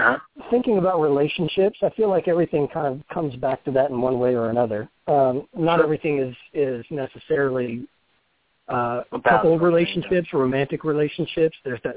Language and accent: English; Texas, United States; I grew up in Texas.